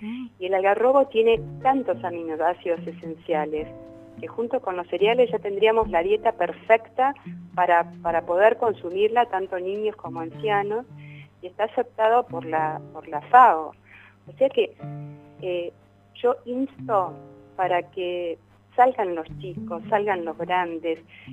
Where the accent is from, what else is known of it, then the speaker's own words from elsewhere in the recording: Buenos Aires, Argentina; Por ejemplo, nosotros, yo soy de Buenos Aires, y nosotros, yo me acuerdo cuando éramos chicos, llevábamos la espalda al río.